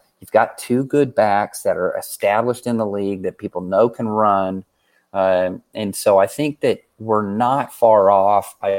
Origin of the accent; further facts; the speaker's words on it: Missouri, United States; you know, Locke's a Missouri guy. I'm from Missouri.